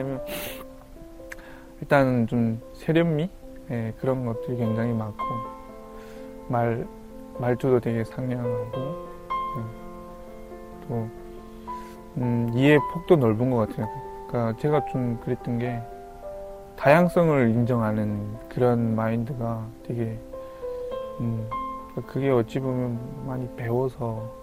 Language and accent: Korean; North Korea; now in South Korea